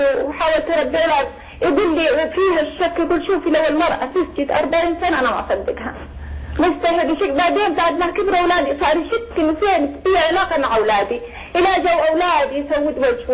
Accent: Riyadh, Riyadh Province, Saudi Arabia; أنا من الرياض.

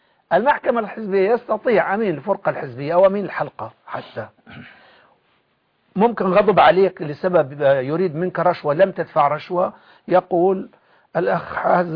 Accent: Idlib Governorate, Syria; moved away as an adult; أنا كنت عضو قيادة شعبة والتمست الأعذار حتى هربت من سوريا.

